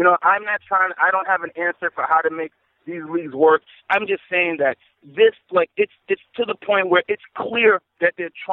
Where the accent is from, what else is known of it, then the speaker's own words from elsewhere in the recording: New York, United States; Like, I'm from New York, right?